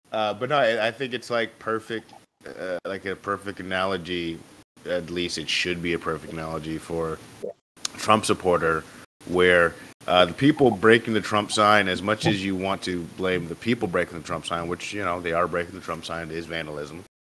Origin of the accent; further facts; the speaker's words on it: New Jersey, United States; he's from Jersey. We're both from Jerseys, Puerto Rican